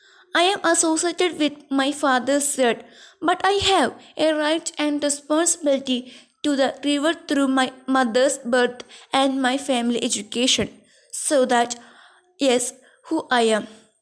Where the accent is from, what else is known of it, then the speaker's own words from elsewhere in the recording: British Columbia, Canada; I am from Okanagan, a part of British Columbia. That is very dry and hot. Around my birthplace are two Rocky Mountain ranges, the Cascades on one side and the Selkirks on the other.